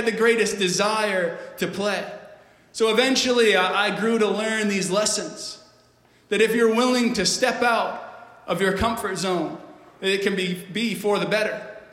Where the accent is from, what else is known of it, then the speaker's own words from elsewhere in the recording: New Brunswick, Canada; So if my accent hasn't given it away yet, I'm not from here. I grew up in Canada in the frozen tundras of New Brunswick.